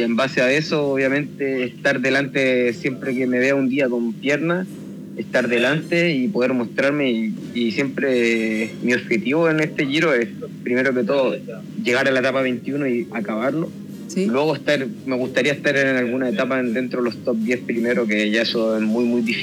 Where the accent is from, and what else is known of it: Chile; now in Italy